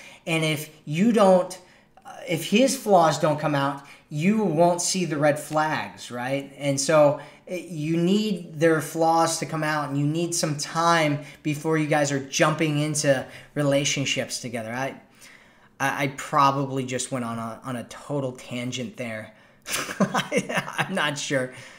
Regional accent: Ohio, United States; I grew up in Ohio, and my family was like that.

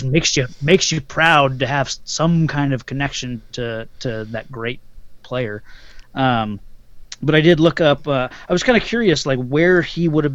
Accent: Indianapolis, Indiana, United States; with the, you know, Indianapolis Racers, mm-hmm. which was my hometown team

